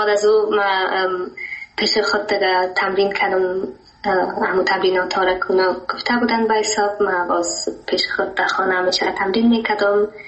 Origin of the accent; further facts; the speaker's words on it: Germany; ما در آلمان تولد شدیم و امجا بزرگم شدیم، دیگه ما مکتب خلاص کردیم و فعلا امروز درس میخونم در فاکولته.